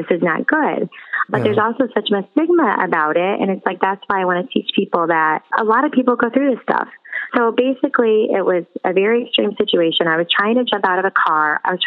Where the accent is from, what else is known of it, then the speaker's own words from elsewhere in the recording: Illinois, United States; I'm from Illinois, and it actually happened in Minnesota.